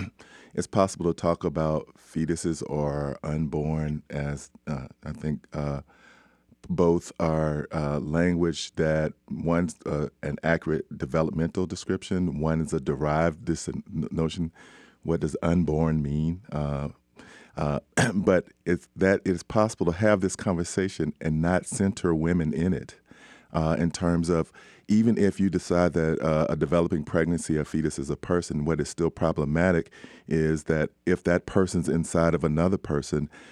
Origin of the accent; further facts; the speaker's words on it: Birmingham, Alabama, United States; Well, growing up in the South, in Birmingham, and making my own religious decision to become a Christian at the age of 15